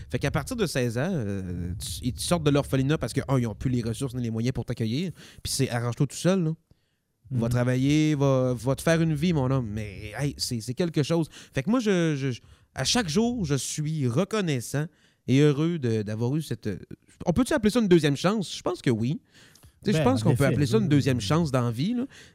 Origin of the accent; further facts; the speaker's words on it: Haiti; Puis je me considère haïtien. Après, comme Bob Gratton, il dirait, je suis haïtien, québécois, canadien, d'Amérique du Nord, tabarnak.